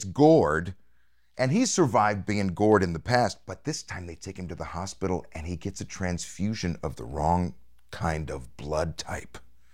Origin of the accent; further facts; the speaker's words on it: Rockford, Illinois, United States; I'm a guy from Rockford, Illinois, who was a pimple-faced 12-year-old choir nerd who couldn't throw a football or whatever.